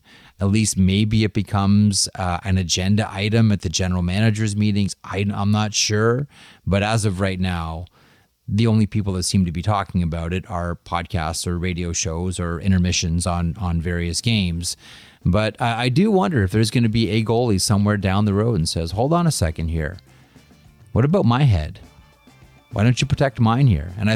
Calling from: Perth, Ontario, Canada; Wanted to follow up and say I'm from Perth, Ontario.

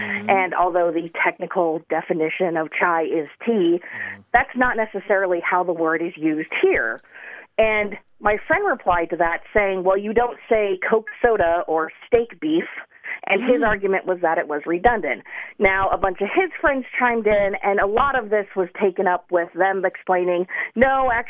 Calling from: Phoenix, Arizona, United States; I'm calling from Phoenix, Arizona.

